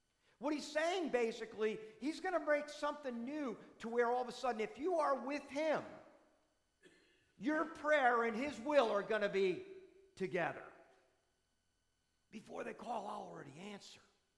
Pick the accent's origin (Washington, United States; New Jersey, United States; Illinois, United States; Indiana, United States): New Jersey, United States; moved away; it was the house I grew up in New Jersey. And I had all my treasures there, you know, but I moved down here in 1980.